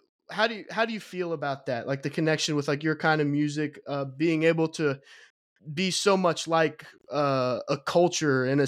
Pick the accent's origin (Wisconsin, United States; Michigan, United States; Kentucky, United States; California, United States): Kentucky, United States; you know, I'm from Kentucky in the States, and I immediately thought bluegrass